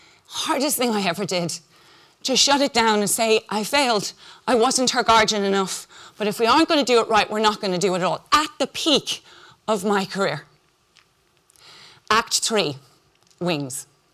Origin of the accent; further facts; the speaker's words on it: Ireland; because I'm Irish, Catholic and guilty